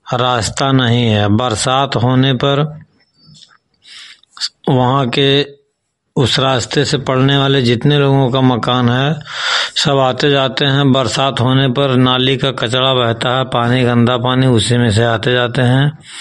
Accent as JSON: {"language": "Hindi", "town": "Bhujauli", "region": "Uttar Pradesh", "country": "India", "said": "जनपद सिद्धार्थ नगर थाना महाना।"}